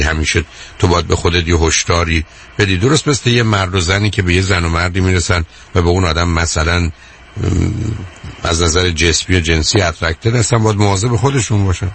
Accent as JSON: {"language": "Persian", "country": "Iran", "said": "من یه ایرانی هستم"}